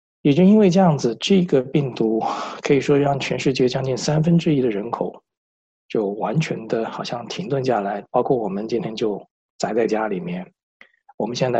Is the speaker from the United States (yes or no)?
yes; United States; 我们从美国来，美国4月15号应该是我们的报税日